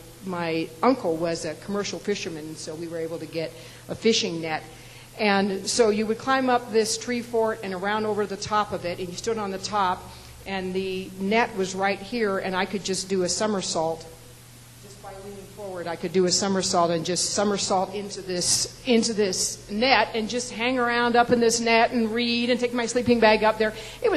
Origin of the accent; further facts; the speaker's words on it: Seattle, Washington, United States; Growing up in Seattle, I had the fortune of being able to grow up in a yard that had a lot of trees, as Seattle houses do.